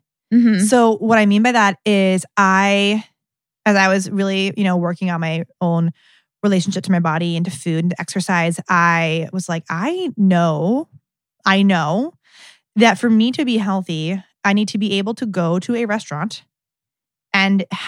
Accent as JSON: {"language": "English", "town": "Akron", "region": "Ohio", "country": "United States", "lives_now": "Columbus, United States", "said": "I had sworn I would never, ever move back to Ohio. I'm from Akron."}